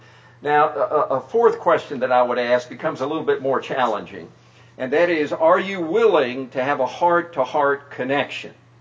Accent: South Korea; moved away; When I was growing up in Korea, I just assumed that families always had non-family members living with them. We always had Korean people living with us.

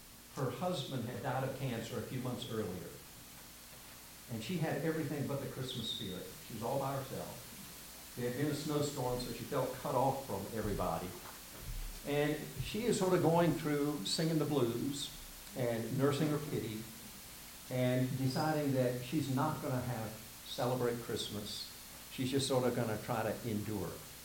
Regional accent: South Korea; now in United States; when I was growing up in Korea and I saw the American flag, I was well up in tears.

